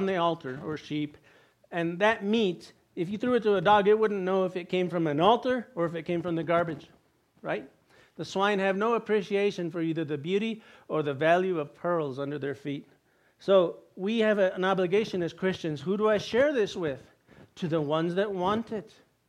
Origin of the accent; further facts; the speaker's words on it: Pecos, New Mexico, United States; I grew up with him in Pecos, New Mexico. We went to high school together.